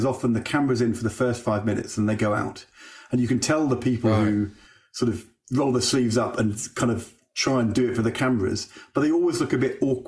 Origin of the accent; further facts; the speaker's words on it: Norwich, East of England, United Kingdom; I grew up in Norwich